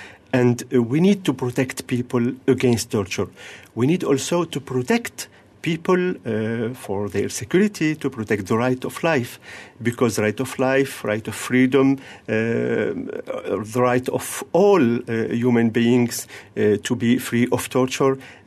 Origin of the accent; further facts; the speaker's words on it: Tunisia; I come from Tunisia, a Muslim country also